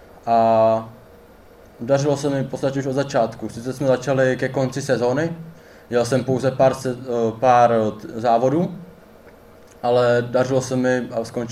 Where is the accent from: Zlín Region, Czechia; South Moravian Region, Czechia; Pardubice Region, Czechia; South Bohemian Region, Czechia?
South Moravian Region, Czechia; Kuřim; od mého rodného města Kuřimi